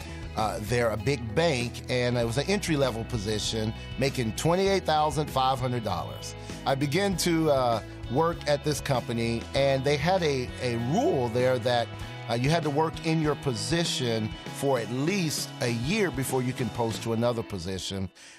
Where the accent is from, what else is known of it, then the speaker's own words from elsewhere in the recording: Charlotte, North Carolina, United States; also born or lived in California; I'm from Charlotte, North Carolina.